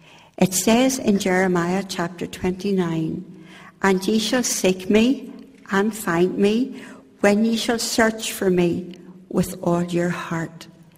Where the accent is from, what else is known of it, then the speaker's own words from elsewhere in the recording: Bangor, Northern Ireland, United Kingdom; born there; I was born in Bangor, County Down, of County Donegal parents. Mum and Dad weren't saved. They were nominal Church of Ireland